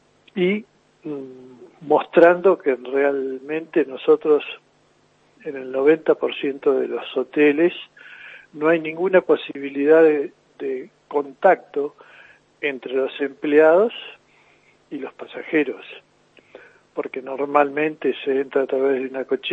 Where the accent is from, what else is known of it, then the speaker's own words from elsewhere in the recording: La Plata, Buenos Aires Province, Argentina; Yo soy platense, sí.